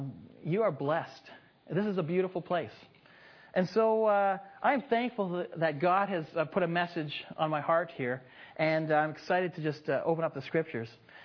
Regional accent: Ontario, Canada; now in Abbotsford, Canada; I grew up in Ontario. Then in 92 came out to Abbotsford and lived in Abbotsford for 14 years with my family. And we're kind of on a journey right now because we're actually moving to Surrey to plant a church there

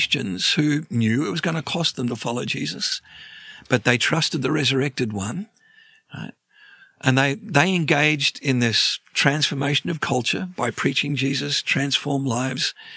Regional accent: Melbourne, Victoria, Australia; I grew up in Melbourne. When I say the word Melbourne, it's not just a single word.

